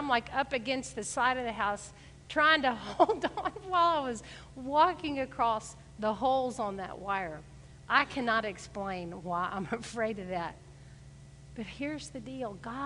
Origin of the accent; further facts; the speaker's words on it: Gulf Coast, United States; So growing up on the Gulf Coast, all my family would be like, going across the pier way out into the water, they'd go